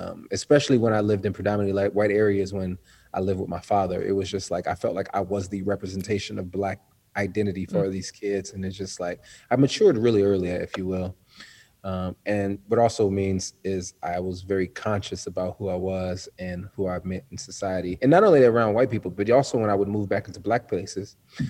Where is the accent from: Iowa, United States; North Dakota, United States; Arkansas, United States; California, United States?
California, United States; Los Angeles; I grew up in Los Angeles. Well, not in Los Angeles, but outside Los Angeles.